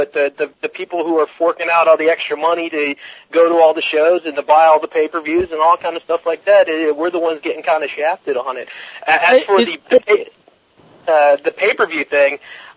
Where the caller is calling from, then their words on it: California, United States; calling from California.